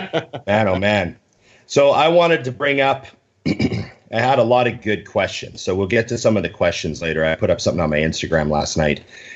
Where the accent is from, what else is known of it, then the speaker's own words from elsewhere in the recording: Canada; Well, I'm Canadian, so it's yes.